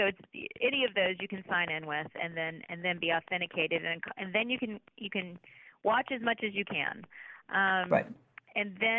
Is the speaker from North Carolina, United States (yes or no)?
yes; North Carolina, United States; I am, I'm in my dream job because I grew up in North Carolina, so Tobacco Road.